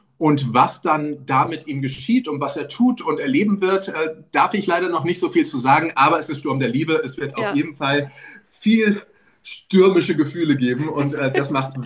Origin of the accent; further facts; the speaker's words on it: Petersberg, Hesse, Germany; also born or lived in Frankfurt; Ich bin in Frankfurt geboren worden. In Fulda dann aber aufgewachsen oder in Petersberg, um ganz genau zu sein.